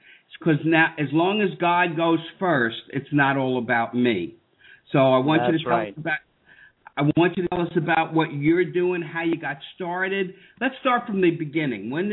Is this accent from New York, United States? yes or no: yes; New York, United States; Oh, I'd never seen that. I'm from New York.